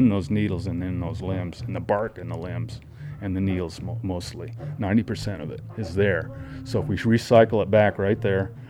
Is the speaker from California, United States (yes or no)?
yes; Auberry, California, United States; I'm from Auberry, California. I've worked in the forest most of my life.